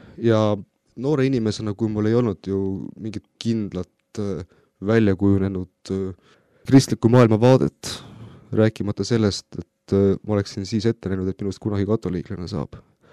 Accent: Tallinn, Harju County, Estonia; Mina ise olen põline tallinlane. Ma olen siin sündinud, Pelgulinnas kasvanud, koolis käinud ja elan ka praegu Tallinnas.

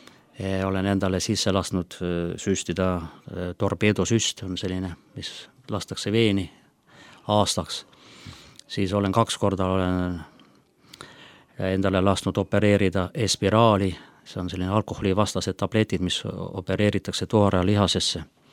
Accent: Tapa, Lääne-Viru County, Estonia; Kuna ma olen Tapal pärit, siis on ka väga palju oli ka sellist rahvusvahelist nagu eestlaste venelaste vahel.

